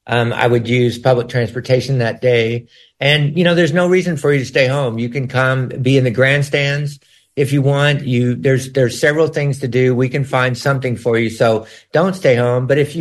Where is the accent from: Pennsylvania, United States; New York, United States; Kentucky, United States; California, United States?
Kentucky, United States; I grew up in Kentucky, and back in the 70s, when I saw the San Francisco Pride Parade